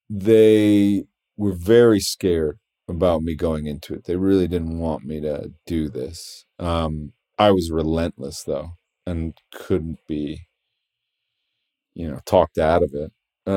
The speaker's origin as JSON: {"language": "English", "region": "New York", "country": "United States", "tie": "born or raised there", "said": "my whole family's from Houston, Texas, and I was you know, I mean, I grew up in New York"}